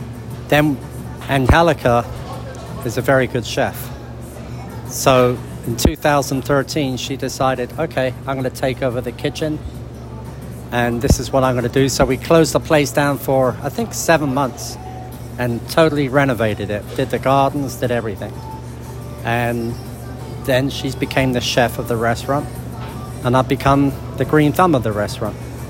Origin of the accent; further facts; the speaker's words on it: London, United Kingdom; now in Redwood City, United States; originally I'm from London, England. And I started in Redwood City about 24 years ago. When I was a lot younger, I was in my 40s then. Now I'm in my late 60s.